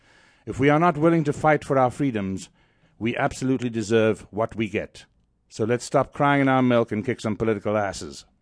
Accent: South Africa; now in United States; I grew up in South Africa and had no television until I came to the States.

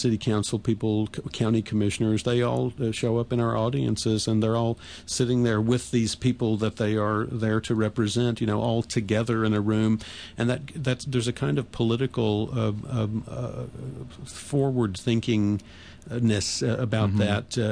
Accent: Raleigh, North Carolina, United States; up until that point in Raleigh, North Carolina, in mm-hmm. my hometown, if a black person had their photograph on the front page of the newspaper

